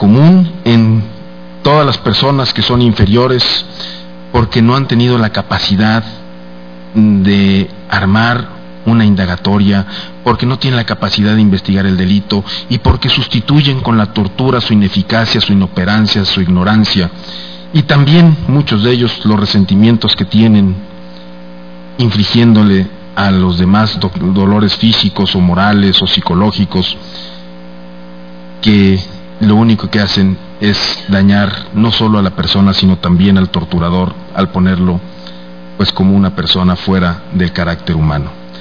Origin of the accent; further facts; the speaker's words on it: Mexico; Y desde ahí, como mexicano, como persona que sufre día a día este flagelo, quiero dirigirme a todos ustedes.